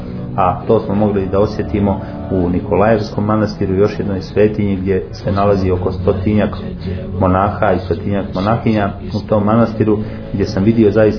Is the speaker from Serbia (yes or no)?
no; Montenegro; odakle dolazimo, iz Crne Gore